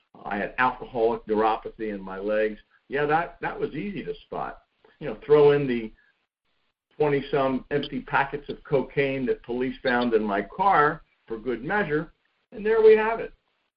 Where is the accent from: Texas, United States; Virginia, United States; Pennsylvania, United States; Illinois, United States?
Pennsylvania, United States; As I mentioned, I'm from Pennsylvania